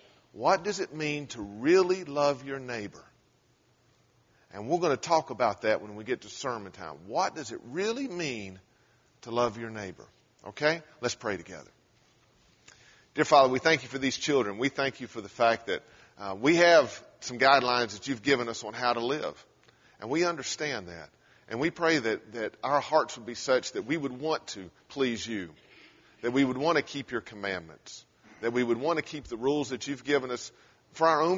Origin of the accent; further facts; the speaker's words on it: Hendersonville, United States; It's actually against the law in my hometown of Hendersonville to spit on the street.